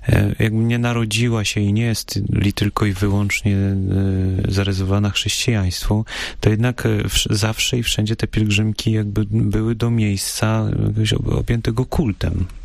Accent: central Poland, Poland; ja pochodzę raczej z centralnej Polski

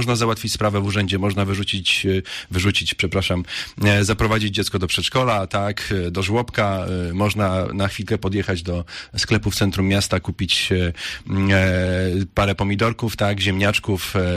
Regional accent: Opole, Opole Voivodeship, Poland; ja jestem z Opola

